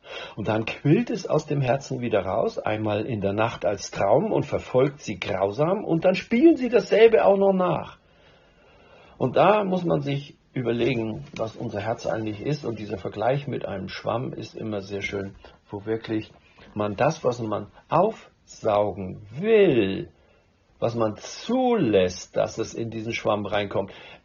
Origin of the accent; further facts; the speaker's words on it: Hamburg, Germany; Wie war das in Norddeutschland? Ich bin aus Hamburg.